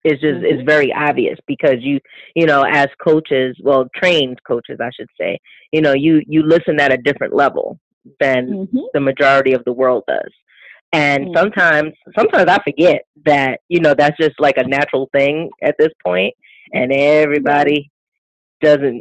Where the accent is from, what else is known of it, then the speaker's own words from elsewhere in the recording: New York, United States; originally it did start off as a more local club in New York, because I'm from New York.